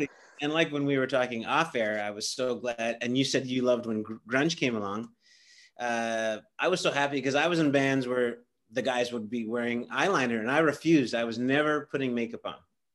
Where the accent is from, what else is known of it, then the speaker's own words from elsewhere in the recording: Canada; since I'm Canadian